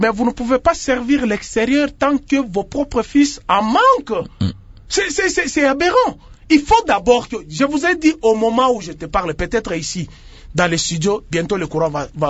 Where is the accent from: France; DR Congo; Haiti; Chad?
DR Congo; Inongo, Mai-Ndombe; Moi, je viens d'Inongo. Il n'y a pas de robinet.